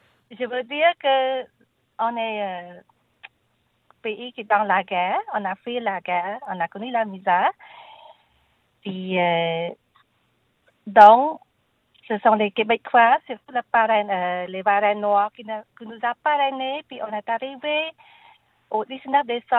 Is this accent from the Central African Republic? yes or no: no; Cambodia; now in Canada; Ah, oh, du Cambodge.